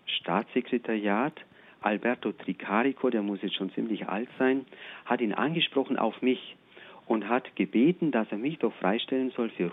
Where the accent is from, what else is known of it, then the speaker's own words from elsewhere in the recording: Isny, Baden-Württemberg, Germany; born there; Ja, da bin ich geboren. Isny ist Baden-Württemberg, aber genau. Ich bin ein Bayer.